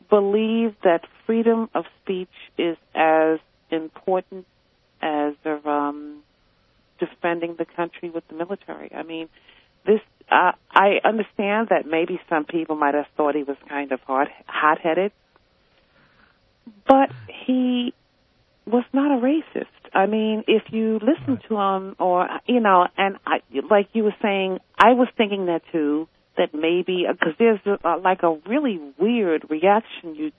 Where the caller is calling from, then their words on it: Bronx, New York, United States; I'm calling up from the Bronx, New York.